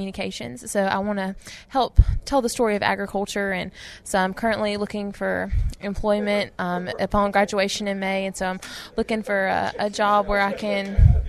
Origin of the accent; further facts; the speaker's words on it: Alabama, United States; Well, I grew up in North Alabama on a diversified row crop operation.